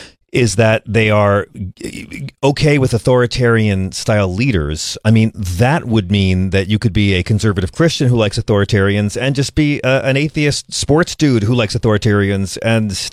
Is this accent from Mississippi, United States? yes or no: no; New York, United States; I'm from New York, sir. We don't do that up here.